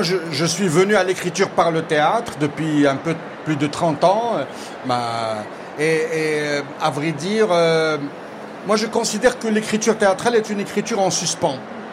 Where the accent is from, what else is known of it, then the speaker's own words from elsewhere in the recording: Morocco; Pour moi, la question dans nos sociétés, chez nous au Maroc, c'est comment créer un désir de liberté.